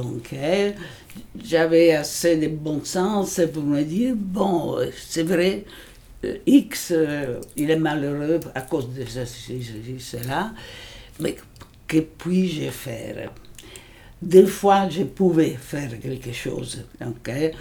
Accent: Rome, Lazio, Italy; moved away as an adult; moi j'étais jusqu'à une vingtaine d'années à Rome. Je suis née à Rome, donc des parents, mon père était du nord d'Italie, mais ma mère était romaine.

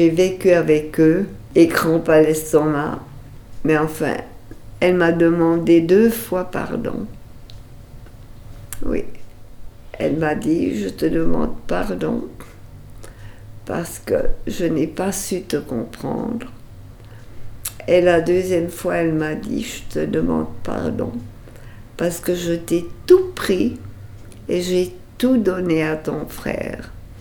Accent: Biel, Bern, Switzerland; Moi, je suis originaire de Bienne, dans le canton de Berne. Oui, je suis née, grandie, mariée là-bas.

